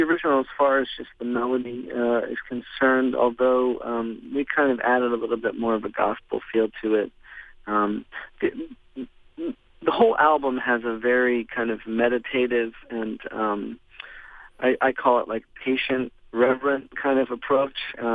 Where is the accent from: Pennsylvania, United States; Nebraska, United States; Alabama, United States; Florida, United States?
Pennsylvania, United States; Lancaster; I have to say, I'm very lucky with my upbringing. I was raised Mennonite in Lancaster, and the Mennonite Anabaptists, you know, they're very peaceful people and very simple and very earnest and kind and forgiving.